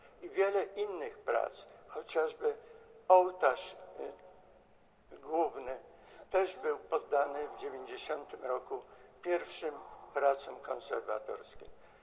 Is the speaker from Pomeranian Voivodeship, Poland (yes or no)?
no; Wągrowiec, Greater Poland Voivodeship, Poland; Wągrowiec, skąd pochodzę, moja rodzina, moje rodzinne miasto.